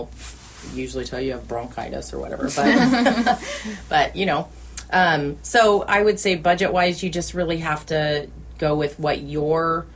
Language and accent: English; Boise, Idaho, United States; And it's just, and I grew up in Boise, and so when I'd go to the BSU campus